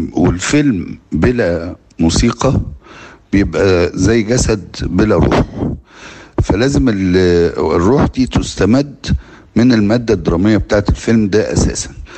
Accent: Egypt; احنا لسه يعني المجال ده جديد علينا كمصريين وكعرب.

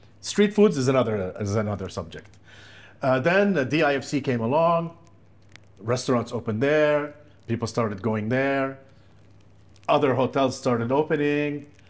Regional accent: Saudi Arabia; English is a second language; I'm Saudi Arabia.

